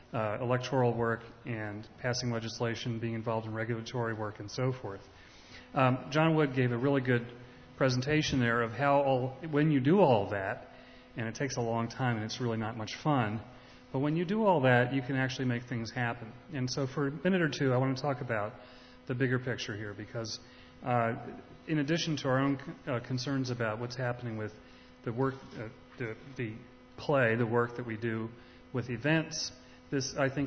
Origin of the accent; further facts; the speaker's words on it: Portland, Oregon, United States; also born or lived in Bay Area; from Portland, Oregon, honorary resident of the Bay Area for many years.